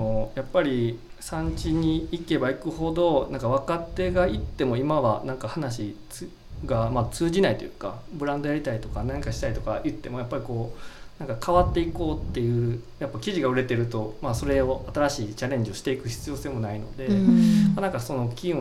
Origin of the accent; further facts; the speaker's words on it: Hyogo, Japan; 兵庫県は出身なんですけど、